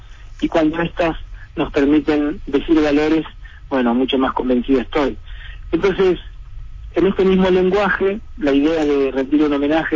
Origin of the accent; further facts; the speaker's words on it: Neuquén, Argentina; Yo soy neuquino, sí.